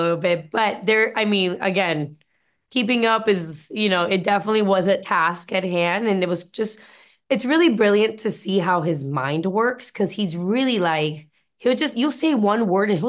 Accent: United States; You know, all of our culture is embedded into us, but we're American

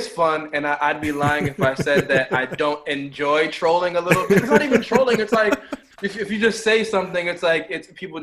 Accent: Jamaica; And I think that actually being Jamaican as well kind of provides a bit of context for my political outlook, because one, I'm Jamaican, but I'm also a Rasta

